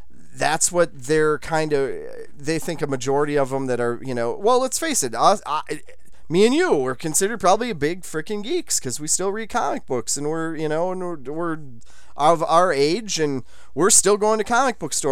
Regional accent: Wisconsin, United States; Growing up in Wisconsin, I have.

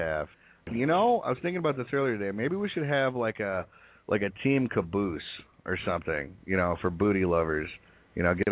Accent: Wisconsin, United States; I'm from Wisconsin, which, you know, is basically Canada.

